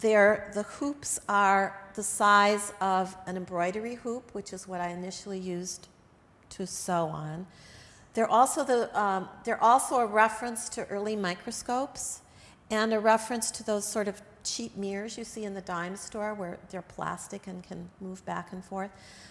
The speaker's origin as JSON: {"language": "English", "region": "Wisconsin", "country": "United States", "tie": "born or raised there", "said": "And also, I grew up Catholic in Wisconsin, and I have always felt that that's a part of my using red"}